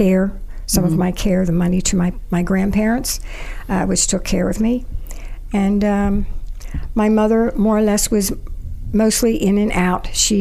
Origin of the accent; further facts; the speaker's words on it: Kensington, Pennsylvania, United States; Yes, I lived in Kensington when I was a little girl, and then where I was born, actually, in Jefferson Hospital.